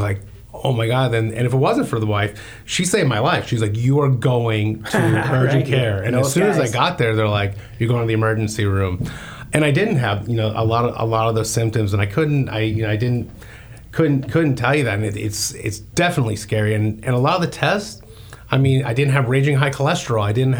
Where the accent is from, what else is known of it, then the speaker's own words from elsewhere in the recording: Florida, United States; Lived in Florida pretty much my entire life, that I admit.